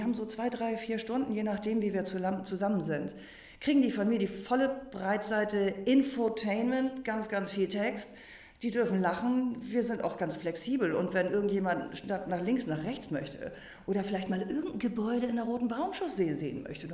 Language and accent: German; Hamburg, Germany; Du weißt doch, bei uns in Hamburg gibt es keinen Regen.